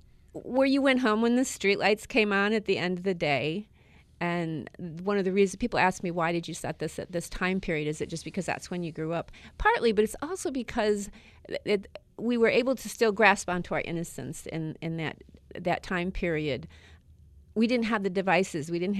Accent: Michigan, United States; there's a church pretty much on every corner where I grew up in West Michigan.

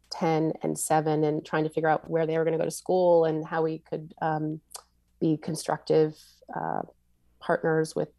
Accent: New Haven, Connecticut, United States; now in Fairhaven, United States; I grew up in New Haven. I've lived here since I was 3 years old, and we moved out here about 20 years ago.

